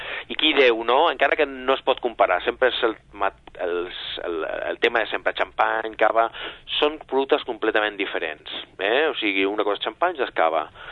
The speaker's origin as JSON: {"language": "Catalan", "town": "Sabadell", "region": "Catalonia", "country": "Spain", "said": "sóc de Sabadell"}